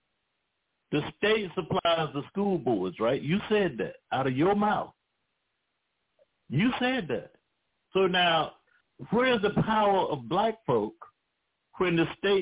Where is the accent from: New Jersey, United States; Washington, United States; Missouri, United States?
Missouri, United States; I'm from Missouri, too. You got to show me.